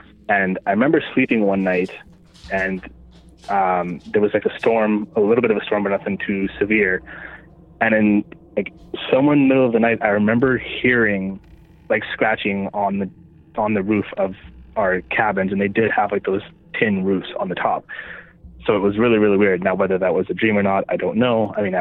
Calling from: Manitoba, Canada; from Manitoba.

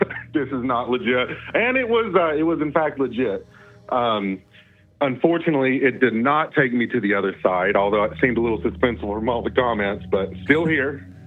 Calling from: Kentucky, United States; Hey, what's up, Brayden? … from Kentucky.

